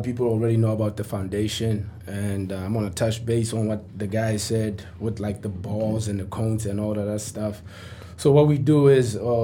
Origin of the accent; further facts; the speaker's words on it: South Africa; moved away; because I grew up in South Africa. I didn't have balls. I didn't have soccer boots, all these other things.